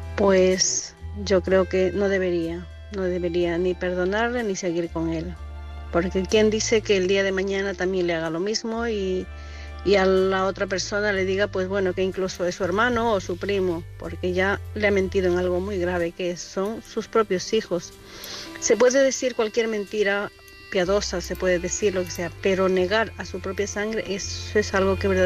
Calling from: Santiago de Compostela, Galicia, Spain; de Santiago de Compostela.

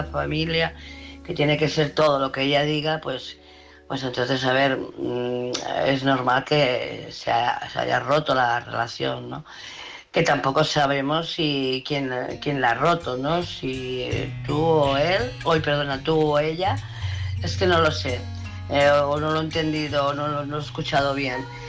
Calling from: Barcelona, Catalonia, Spain; de Barcelona.

